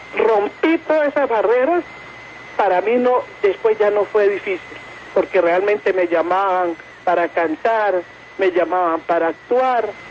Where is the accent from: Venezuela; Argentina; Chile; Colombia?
Colombia; Robles; yo me crié en un pueblo, mi pueblito se llama Robles